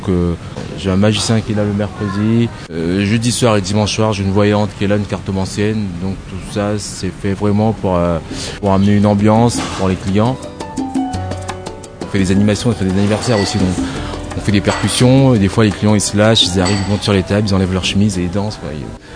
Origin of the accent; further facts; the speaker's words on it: Réunion; born there; Je suis né à La Réunion, donc j'ai commencé à La Réunion.